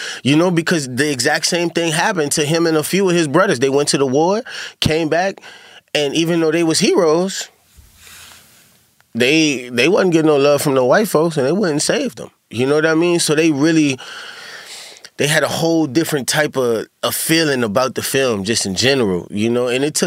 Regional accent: New Orleans, Louisiana, United States; especially when you grow up in the South. Like me, I'm originally from New Orleans, right?

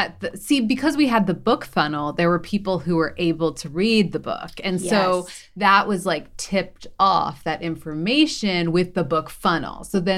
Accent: Philadelphia, Pennsylvania, United States; And then I'm from Philly, so I went on Good Day Philly because I knew like the anchor there from my Fox News days.

